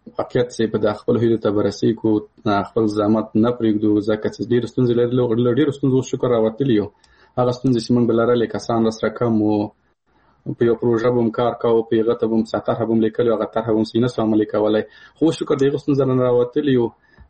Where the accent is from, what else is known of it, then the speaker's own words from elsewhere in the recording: Paktia, Afghanistan; مثال زه د کابل د پکتیا یم